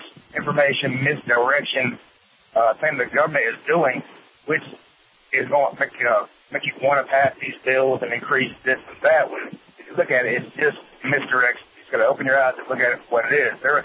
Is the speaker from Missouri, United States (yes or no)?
no; Virginia, United States; I'm from a small town in Virginia, and within 25-mile radius, there is 527 open jobs just on the one website.